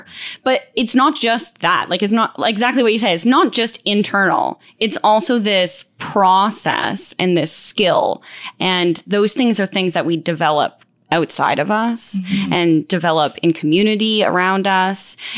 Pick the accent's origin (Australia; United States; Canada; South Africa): Canada; Me growing up in Canada, as soon as it gets above 30 degrees and there's any humidity